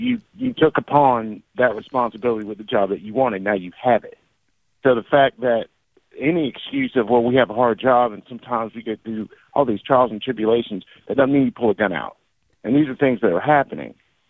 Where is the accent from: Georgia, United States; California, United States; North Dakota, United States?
Georgia, United States; now in Florida, United States; I'm from Georgia. I'm a transplant here in Florida. I've only been here roughly 2 years. And these are the same things that have been going on for years where I'm from in Georgia.